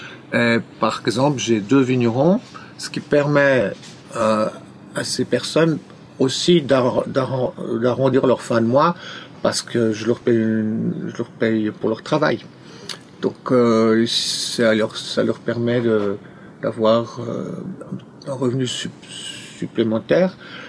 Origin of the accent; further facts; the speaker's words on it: Céligny, Geneva, Switzerland; now in Vaud, Switzerland; je suis originaire de Céligny, en fait.